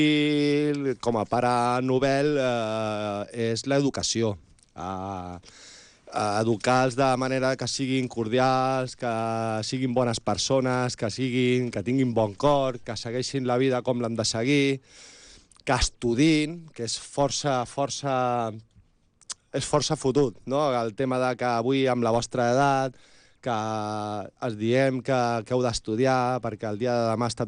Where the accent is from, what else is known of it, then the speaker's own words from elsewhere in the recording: Tarragona, Catalonia, Spain; also born or lived in Reus; jo vivia en un barri de Tarragona i la meva infantesa pues, va ser molt bé.